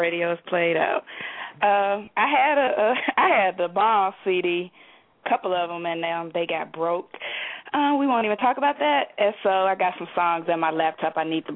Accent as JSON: {"language": "English", "region": "Michigan", "country": "United States", "said": "And I'm from... No, I'm not from Florida. I'm from Michigan."}